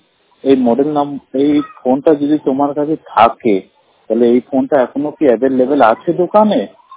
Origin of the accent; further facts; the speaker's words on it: Allahabad, Uttar Pradesh, India; আমার বাড়ি হলো ইলাহাবাদ, ঠিক আছে, জেলা উত্তরপ্রদেশ। আমি দুচোখে অন্ধ।